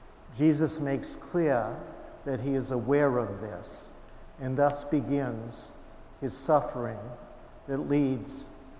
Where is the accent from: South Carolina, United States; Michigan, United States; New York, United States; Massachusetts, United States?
Massachusetts, United States; Fitchburg; Once she even brought me to Christ Church Episcopal in Fitchburg, my hometown, my first visit to an Episcopal church.